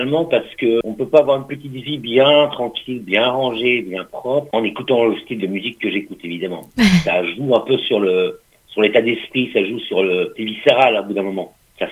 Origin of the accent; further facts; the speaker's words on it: Caen, Normandy, France; born there; now in Vannes, France; Je suis né à Caen, en fait, en Normandie. Et puis, j'ai fait mes premières armes là-bas, au niveau de la musique, du blues, du rock'n'roll. Et aujourd'hui, j'habite à Vannes, en Bretagne.